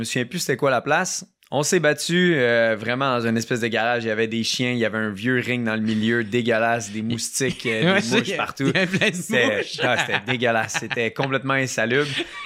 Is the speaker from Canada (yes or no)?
yes; Quebec, Canada; je suis un Canadien, un Québécois